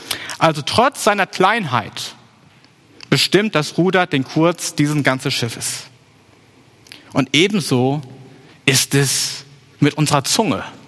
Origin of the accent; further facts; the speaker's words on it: Papenburg, Lower Saxony, Germany; hier in Papenburg werden die ja gebaut, in meiner Heimat da teilweise.